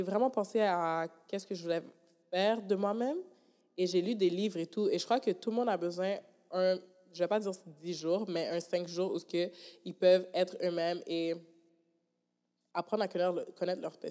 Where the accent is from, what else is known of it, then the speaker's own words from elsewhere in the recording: Montreal, Quebec, Canada; Parce que je viens de Montréal